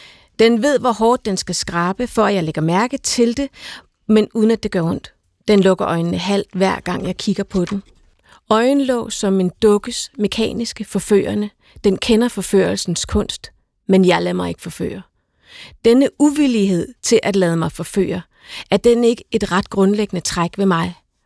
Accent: Copenhagen, Capital Region of Denmark, Denmark; jeg er vokset op i København, jeg har født her

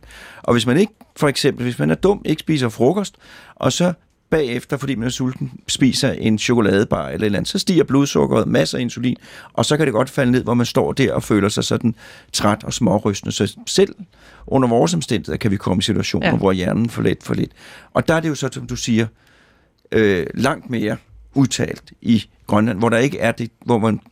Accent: Region of Southern Denmark, Denmark; det er vi danskere jo, altså syddanskere, vi er jo også gået fra det.

